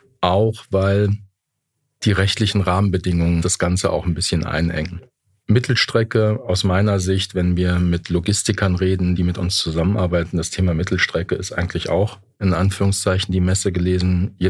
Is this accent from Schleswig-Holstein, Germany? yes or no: no; Saarland, Germany; Ich komme aus dem Saarland.